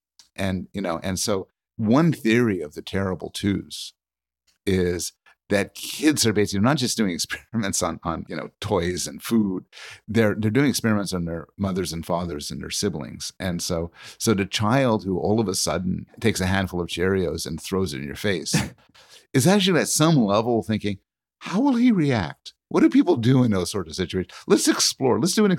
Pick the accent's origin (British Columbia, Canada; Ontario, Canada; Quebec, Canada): Quebec, Canada; Montreal; I was raised in Montreal, and Montreal had a dense network of highways where you go under underpasses and overpasses.